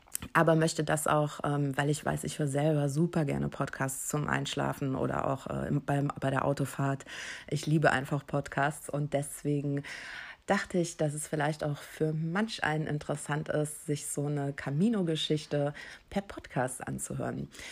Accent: Eifel, Germany; Ich bin zwar auf dem Land aufgewachsen, in der Eifel, war aber als Kind auf dem Land, ich wollte immer raus in die Welt. Ich habe New York geliebt, ich habe eine Zeit lang in den USA gelebt

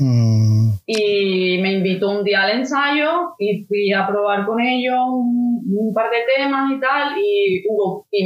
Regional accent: Cádiz, Andalusia, Spain; now in Mallorca, Spain; cuando vine aquí a Mallorca, que yo soy de Cádiz

